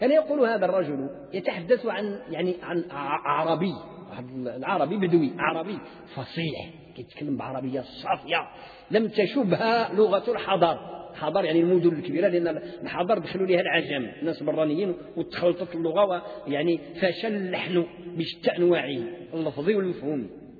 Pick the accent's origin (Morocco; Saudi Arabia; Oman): Morocco; في العصور المتأخرة من تاريخ التعليم عندنا في المغرب